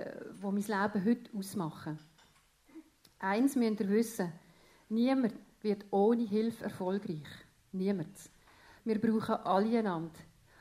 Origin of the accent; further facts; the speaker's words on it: Augst, Basel-Landschaft, Switzerland; Und in die Schule Augst und Pratteln. Und wir haben eine wunderbare Kindheit gehabt in Augst, eine schöne, eine beschützte, eine bewahrte. Mein Papi hat im Kraftwerk Augst geschafft und wir haben ganz in der Nähe dort wohnen.